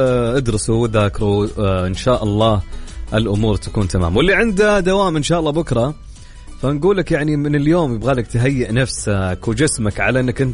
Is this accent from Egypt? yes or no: no; Saudi Arabia; خليني أقولك درجات الحرارة عندنا في أغلب المناطق في المملكة